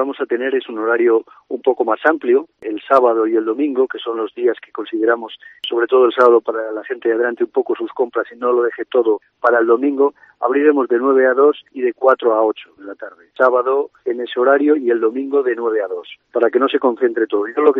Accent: San Justo de la Vega, Castile and León, Spain; San Justo de la Vega, que es mi pueblo, porque yo soy de pueblo, no soy de otro sitio más que San Justo de la Vega

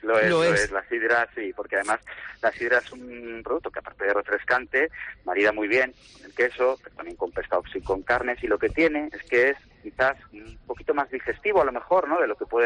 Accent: Madrid, Community of Madrid, Spain; Nosotros además venimos de Madrid, o sea que estamos como empujando desde, bueno, ya en su día hicimos un cambio.

